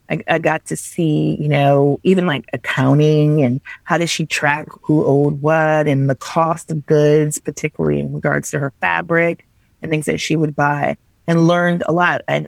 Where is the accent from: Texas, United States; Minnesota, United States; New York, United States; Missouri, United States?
Minnesota, United States; Again, growing up in Minnesota, I was always sort of this, you know, insider, outsider.